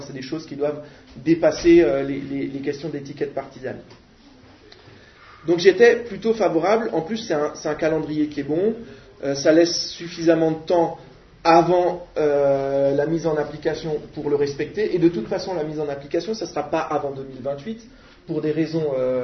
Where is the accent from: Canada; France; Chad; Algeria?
France; Grand Est; Parce que, franchement, moi je suis alsacien